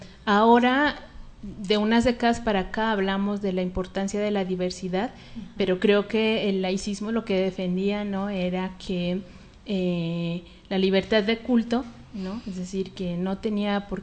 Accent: Mexico; Y para nosotros, pues como mexicanos, pues de la sociedad mexicana.

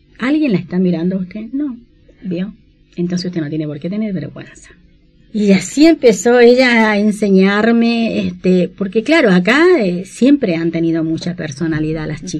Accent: Chile; moved away; yo vine de Chile siendo una persona con muy poca personalidad

